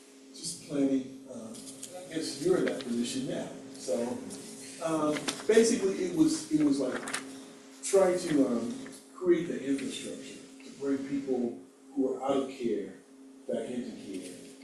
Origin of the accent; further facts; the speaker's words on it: San Francisco, California, United States; You know, I grew up in San Francisco. There are fewer and fewer Black people here.